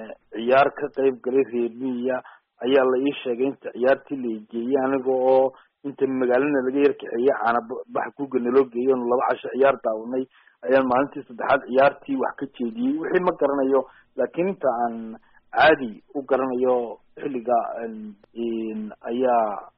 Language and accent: Somali; Balligubadle, Maroodi Jeex, Somalia; born there; waxaan ku dhashay nawaaxiga Hargeysa khaas ahaan magaalada la yidhaahdo Beligubadle